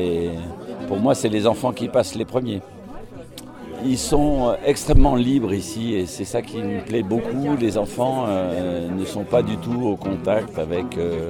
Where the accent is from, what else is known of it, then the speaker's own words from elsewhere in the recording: Les Prés, Auvergne-Rhône-Alpes, France; Ouais, moi oui, je trouve que ça se passe bien, mais je suis des Prés, moi, je ne suis pas de Valdrôme.